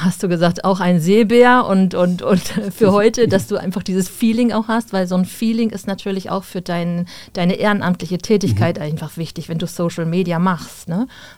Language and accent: German; Lower Saxony, Germany; also ich komme tatsächlich auch aus dem Harburger Landkreis